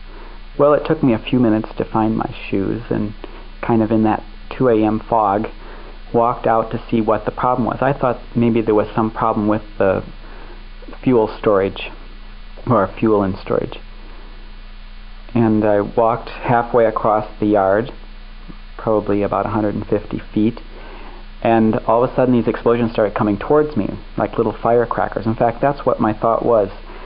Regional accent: Gardner, Illinois, United States; Well, I was born in Streator, Illinois. I grew up in Gardner, Illinois, which is about 60 miles south of Chicago.

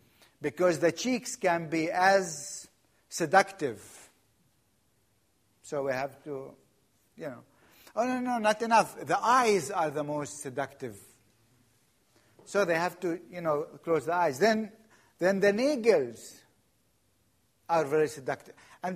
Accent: Bethlehem, West Bank, Palestine; When I grew up in Bethlehem

